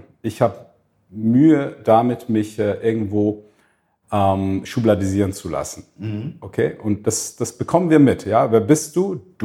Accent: Switzerland; now in United Arab Emirates; Ich komme aus der Schweiz, bei uns muss alles auch geregelt sein.

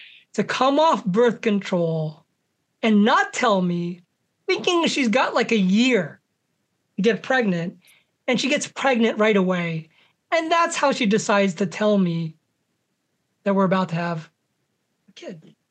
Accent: New Jersey, United States; accent: Filipino; But I think what it also did was like it removed some of my accent, likely my Filipino accent. But I did grow up in New Jersey.

